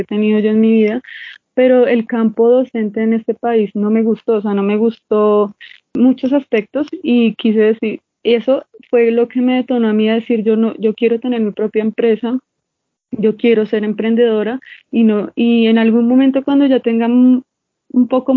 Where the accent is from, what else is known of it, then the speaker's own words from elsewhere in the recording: Bogotá, Colombia; Yo soy de acá de Bogotá, y perdón, no le dije en mi presentación, soy de Bogotá. Mi mamá es santandereana y mi papá también es de acá de Bogotá.